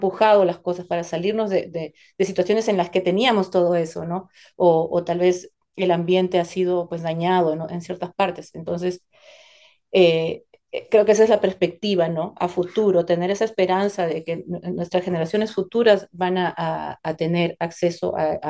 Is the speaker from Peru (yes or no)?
yes; Peru; moved away; en mi caso, creciendo en Perú, pues nuestras raíces están vivas, ¿no?